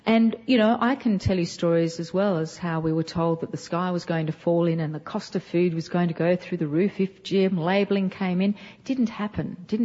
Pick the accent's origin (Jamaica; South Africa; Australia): Australia; as an Australian, I know the United States government lectures other countries